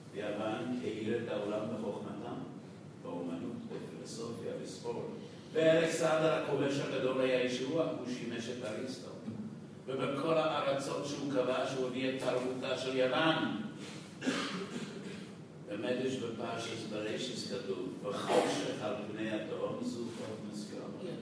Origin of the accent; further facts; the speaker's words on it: United States; כשאנחנו גדלנו בבית כל פעם שראינו את העבר, והחיים בארצות הברית אז היו קשים מאוד, היה קשה להתפרנס